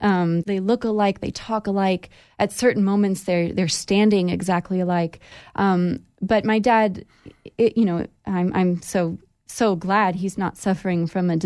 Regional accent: Idaho, United States; born or raised there

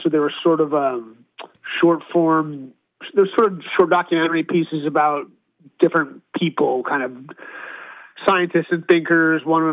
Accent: Los Angeles, California, United States; I grew up in sort of West Hollywood and then Santa Monica.

